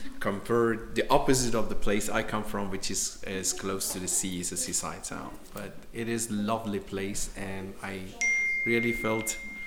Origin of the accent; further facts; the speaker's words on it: Bandar Abbas, Hormozgan, Iran; English is a second language; I'm from Iran, from south of Iran. It's Bandar Abbas, a seaside town next to Persian Gulf, and we have lovely beaches and beautiful islands back there. Yeah. I am in Jena, Germany